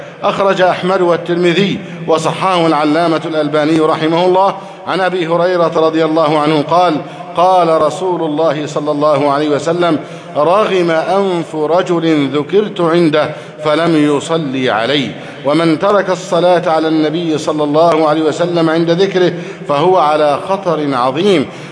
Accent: Egypt

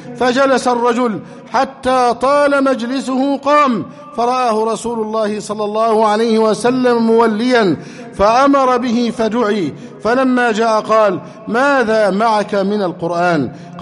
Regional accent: Egypt; اللهم احفظ بلدنا مصر أمنا أمانا

